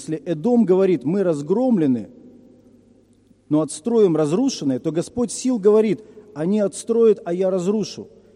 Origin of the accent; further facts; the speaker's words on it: Moldova; я родом из Молдовы.